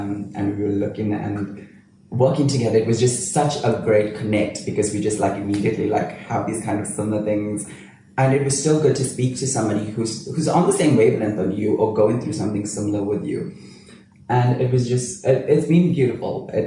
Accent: Durban, KwaZulu-Natal, South Africa; Durban is a beautiful city. It's amazing. It's really very community-based with, like, culture and religion.

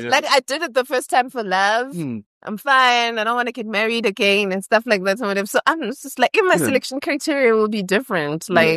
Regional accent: Daveyton, Gauteng, South Africa; But I'm from Daveyton, so I come out of shop no can.

